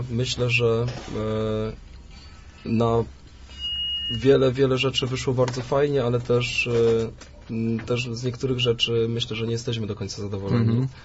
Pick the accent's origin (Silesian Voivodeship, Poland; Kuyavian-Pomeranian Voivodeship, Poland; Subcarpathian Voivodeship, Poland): Silesian Voivodeship, Poland; Katowice; My jesteśmy z Katowic.